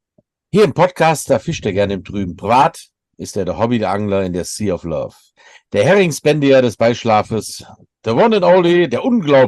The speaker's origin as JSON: {"language": "German", "town": "Troisdorf", "region": "North Rhine-Westphalia", "country": "Germany", "tie": "born there", "said": "Nicht raised, aber born in Trostorf."}